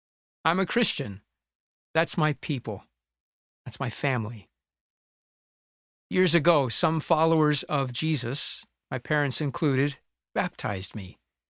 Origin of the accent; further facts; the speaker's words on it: St. Louis, Missouri, United States; I'm called American after an Italian explorer. I'm called a St. Louisan after a French Catholic king.